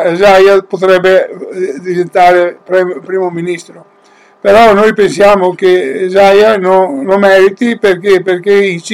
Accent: Veneto, Italy; noi come Veneti subiremo le conseguenze

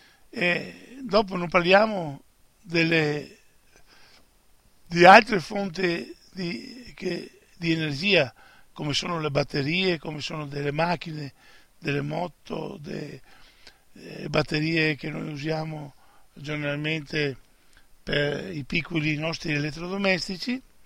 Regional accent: Veneto, Italy; E poi noi, anche come veneti, non solo come veneti

